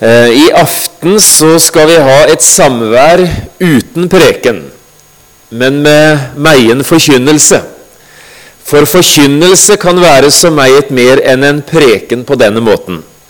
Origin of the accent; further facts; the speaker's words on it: Notodden, Telemark, Norway; min hjemby på Notodden.